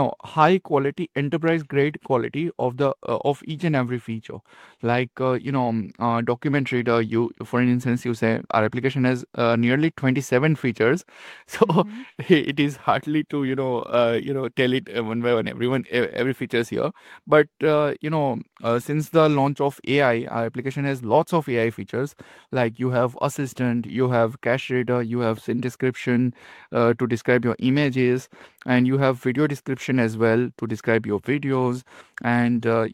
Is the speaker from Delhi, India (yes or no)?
no; Gujarat, India; Basically … I'm from India, Gujarat, India. And I'm 23 years old.